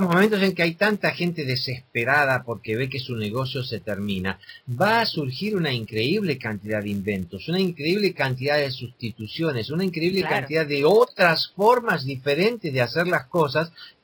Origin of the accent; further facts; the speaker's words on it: Argentina; Hay gente que yo veo en mi país, ¿no es cierto?, en la Argentina, que están preocupados por el cambio, por la crisis internacional.